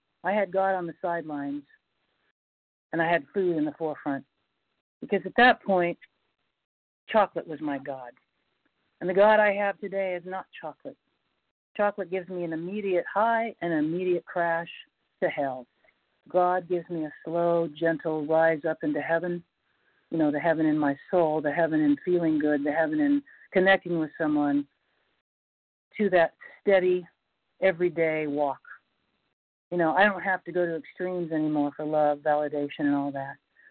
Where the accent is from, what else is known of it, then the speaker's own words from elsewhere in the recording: North Carolina, United States; I'm from North Carolina, and I don't think I need to share after all those.